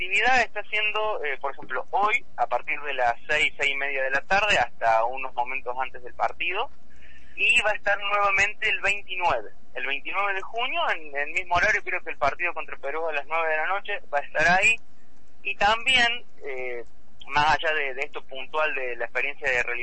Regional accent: Córdoba, Argentina; now in Neuquén, Argentina; que originalmente soy de Córdoba, pero la verdad que la ciudad de Neuquén siempre me trató muy bien

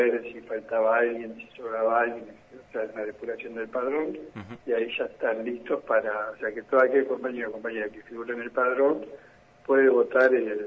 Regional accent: Bariloche, Río Negro, Argentina; y yo que, bueno, soy de Bariloche.

